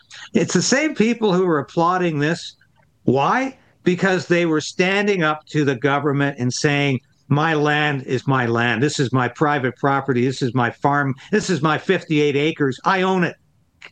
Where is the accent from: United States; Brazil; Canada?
Canada